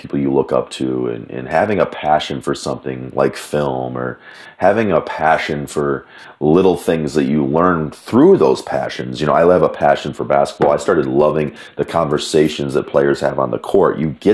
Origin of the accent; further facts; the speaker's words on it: Michigan, United States; He's from Ohio. I'm from Michigan. We shared a little laugh over that little rivalry.